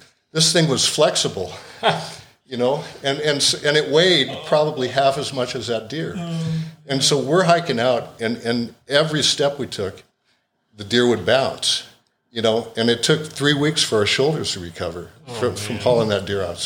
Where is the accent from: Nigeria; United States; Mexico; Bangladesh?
United States; Gig Harbor, Washington; also born or lived in Seattle, United States; now in Moscow, United States; So we grew up over on the west side of Washington State, and early years were in the South Seattle area, and then later on out in Gig Harbor, Washington, and that's where I went to high school.